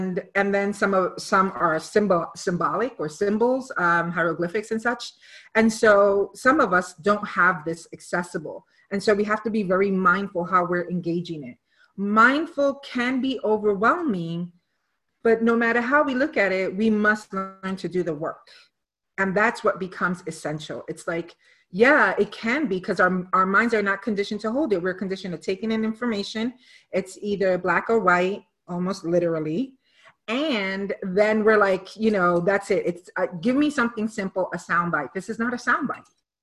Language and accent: English; New York, United States; born there; that looked like just being Puerto Rican, but more like a New Yorican, because I was born in New York.